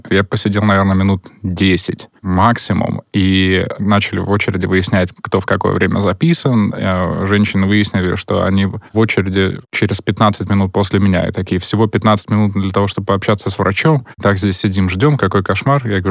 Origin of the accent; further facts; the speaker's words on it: Russia; moved away as an adult; я уезжал из России в 2006-2007 году, вот только закончились 90-е, в 90-х я закончил школу, поступил в институт, в аспирантуру, оттуда поехал в Америку